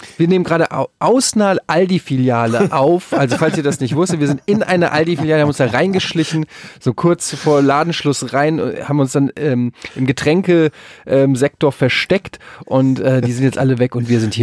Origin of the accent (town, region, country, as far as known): Frankfurt, Hesse, Germany